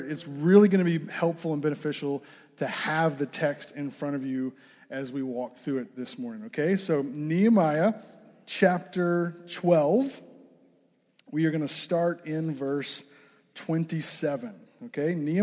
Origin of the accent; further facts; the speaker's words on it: Arkansas, United States; now in Ames, United States; I am 34 years old. I am from Arkansas. Do we have any Arkansans in the house?